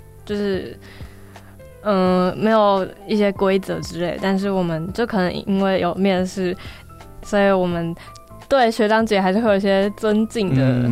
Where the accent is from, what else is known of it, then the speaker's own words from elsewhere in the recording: southern Taiwan, Taiwan; 因为我是南部的，然后南部通常很多大传社都会联合一起办活动